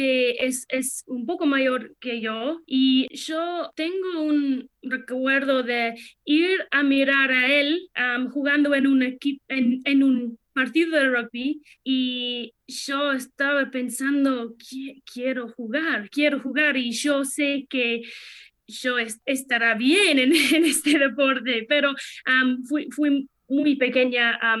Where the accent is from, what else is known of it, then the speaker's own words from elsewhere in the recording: Mallow, Munster, Ireland; Spanish is a second language; cuando tuve 17 años empezó un equipo en mi pueblo. En Malo, acá en el sur de Irlanda